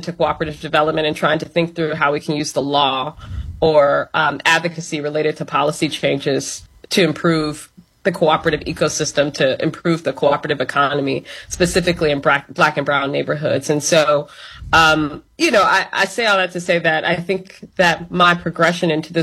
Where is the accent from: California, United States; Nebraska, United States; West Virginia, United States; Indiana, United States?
Indiana, United States; Gary; several years later, growing up in Gary, I was trying to make sense of the progression of the city